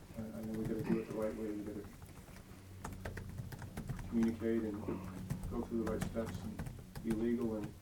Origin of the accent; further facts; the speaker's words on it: Keene, New Hampshire, United States; also born or lived in San Diego; I grew up in Keene, New Hampshire, and the past 8 years I've been living in San Diego.